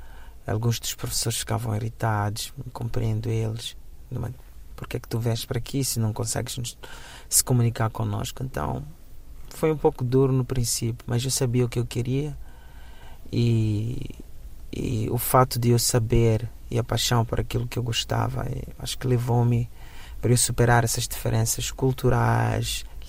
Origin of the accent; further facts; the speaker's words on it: Mozambique; now in United States; Ou com orgulho maior do que eu tinha quando vivia em Moçambique.